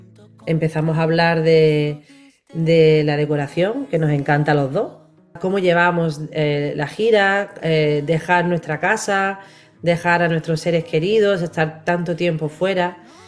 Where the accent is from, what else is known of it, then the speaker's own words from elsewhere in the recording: Málaga, Andalusia, Spain; now in Madrid, Spain; yo voy a Málaga, yo soy de Málaga, vivo en Madrid.